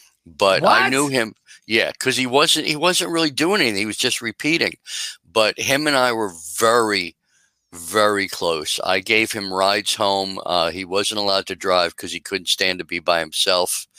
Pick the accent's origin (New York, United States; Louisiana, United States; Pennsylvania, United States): New York, United States; He goes, so you're from Philly? Yeah, I'm a New Yorker.